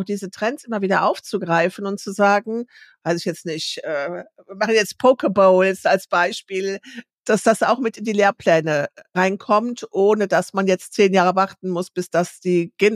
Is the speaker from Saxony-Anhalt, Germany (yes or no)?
no; Bonn, North Rhine-Westphalia, Germany; Ich hätte jetzt natürlich super gerne gewusst, wo Sie in Bonn waren. Das ist ja meine Heimat.